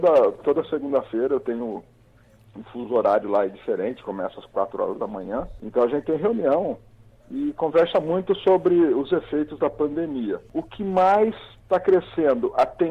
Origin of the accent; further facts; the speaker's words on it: Taubaté, São Paulo, Brazil; eu tenho alguns conhecidos aqui em Taubaté, sou de Taubaté, né?